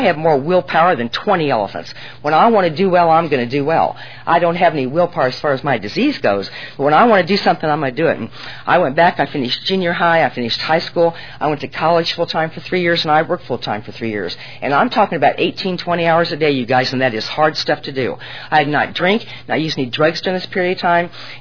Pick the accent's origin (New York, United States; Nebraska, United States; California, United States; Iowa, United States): Nebraska, United States; And, you know, when I was growing up in Nebraska, there just wasn't a lot of drugs on the street.